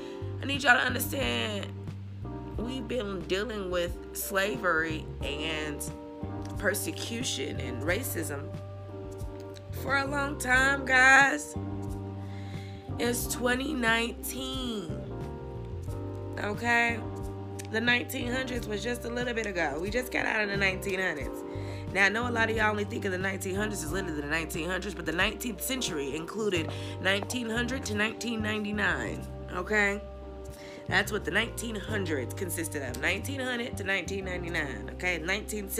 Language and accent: English; the South, United States; somebody that's born and raised in the South, everything in me, every bone in me is Southern.